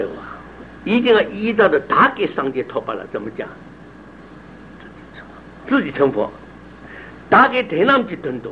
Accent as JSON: {"language": "Chinese", "country": "Taiwan", "said": "今天我们台湾去杀老虎，杀这个不亦乐乎？"}